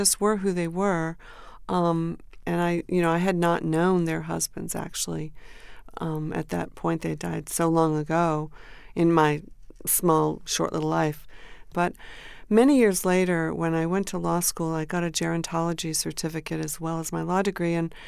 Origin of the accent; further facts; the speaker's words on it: Durham, New Hampshire, United States; Yes, I grew up in Durham, New Hampshire.